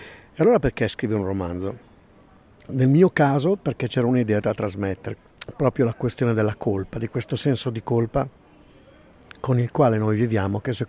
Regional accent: Lombardy, Italy; also born or lived in Geneva, Switzerland; a pochi metri da casa mia. Io sono lombardo.

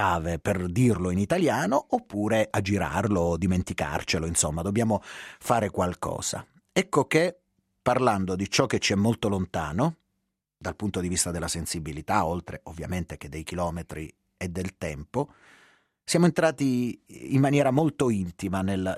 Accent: Lecce, Apulia, Italy; moved away as an adult; Ero piccolo, avevo 15 anni, 16 anni, vivevo ancora a Lecce, che è la mia città natale, dove sono vissuto fino a 18 anni.

